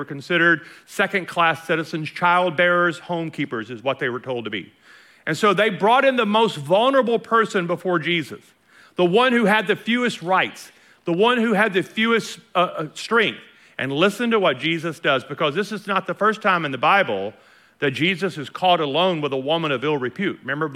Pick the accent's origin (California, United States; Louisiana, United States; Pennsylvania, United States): Louisiana, United States; Remember, I'm from Louisiana, so it's not that uncommon.